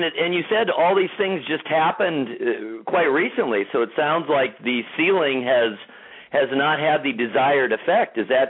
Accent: San Pedro, California, United States; That's my hometown. I was born in San

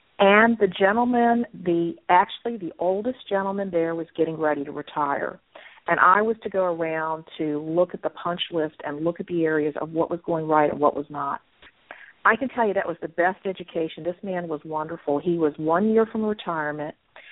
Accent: Virginia, United States; you can tell a little bit by my accent that being from Southern Virginia

